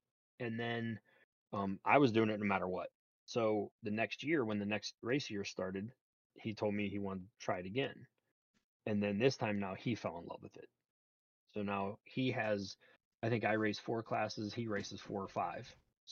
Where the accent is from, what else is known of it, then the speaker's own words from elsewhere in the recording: Dillonvale, Ohio, United States; Yeah, so I am in my hometown. It's a very small town called Dillonvale, Ohio.